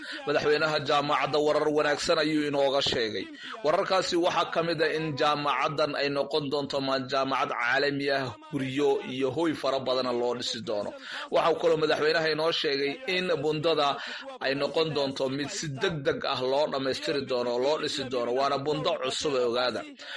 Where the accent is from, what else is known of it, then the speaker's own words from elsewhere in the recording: Garissa, Garissa County, Kenya; Garissa waa magaaladayda, waa magaalo aan jeclahay